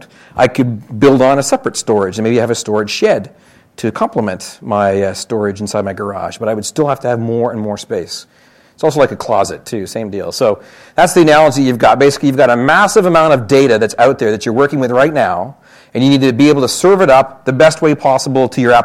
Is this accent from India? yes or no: no; Canada; now in United States; In case you can't tell from my accent, I'm Canadian, not American, Canadian. And I moved from Canada to the States